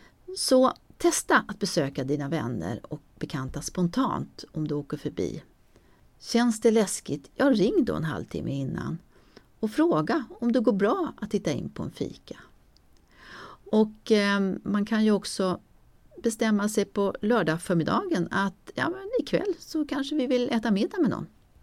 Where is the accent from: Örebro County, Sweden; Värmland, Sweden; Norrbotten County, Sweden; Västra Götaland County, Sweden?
Värmland, Sweden; now in Stockholm, Sweden; Vad saknar man då mest som värmlänning i förskingringen? När jag kom till Stockholm 1981, då blev jag väldigt förälskad i vår huvudstad.